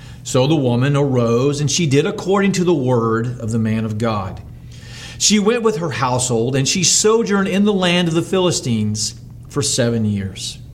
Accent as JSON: {"language": "English", "region": "Texas", "country": "United States", "said": "I'm from Texas. That's where I'm from."}